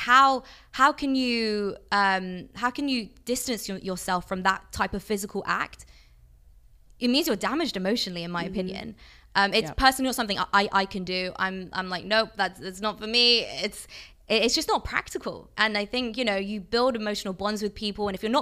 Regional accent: London, United Kingdom; born or raised there

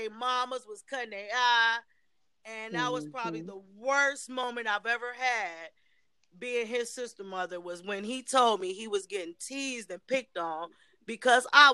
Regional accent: Cleveland, Ohio, United States; I'm from Cleveland, mm-hmm.

